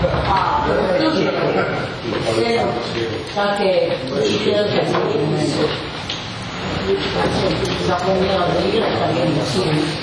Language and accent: Czech; Kunovice, Zlín Region, Czechia; Pocházím z Moravy, z Uherského hradiště Kunovic, čili to je úrodná krajina